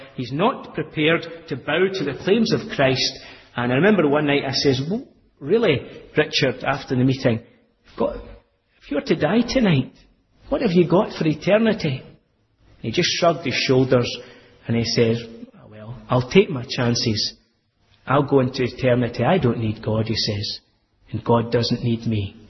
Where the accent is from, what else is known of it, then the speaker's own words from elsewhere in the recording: Scotland, United Kingdom; accent: Scottish; But they quite liked it when I opened my mouth and my Scottish accent.